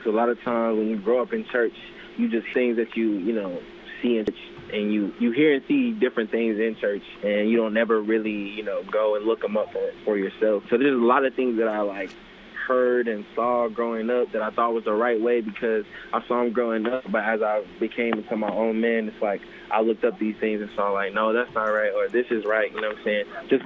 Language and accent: English; Virginia, United States; Just because there's a guy that I grew up in Virginia, he used to play for the Cubs